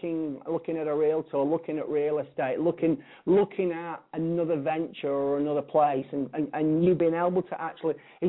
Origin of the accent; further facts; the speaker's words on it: Blackpool, North West England, United Kingdom; accent: Blackpool; you can probably still detect my Blackpool accent, my Lancashire accent, even though I've been away for 10 years.